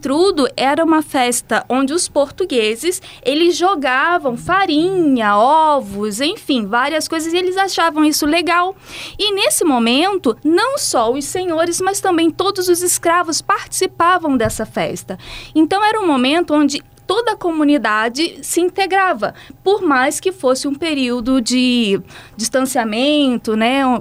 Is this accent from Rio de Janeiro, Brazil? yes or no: yes; Rio de Janeiro, Brazil; Eu, como uma boa carioca, né? Nessa época, o carioquês, ele entra de vez na alma